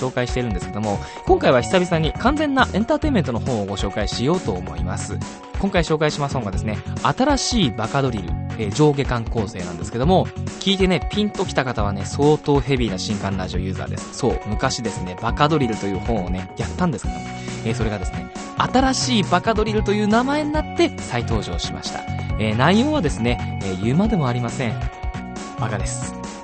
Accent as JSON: {"language": "Japanese", "region": "Saitama", "country": "Japan", "said": "ちなみに僕は埼玉県出身なんで関東の方なんですけども"}